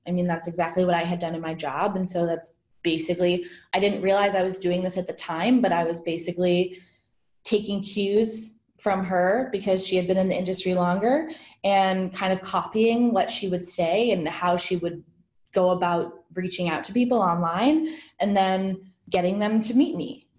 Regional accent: Midwest, United States; I grew up in the Midwest, so the Midwest was home.

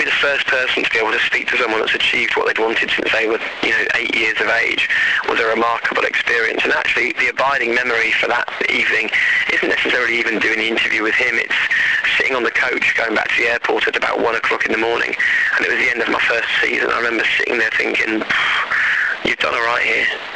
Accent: East of England, United Kingdom; growing up in Norfolk, there's a serious grassroots love of motorsport

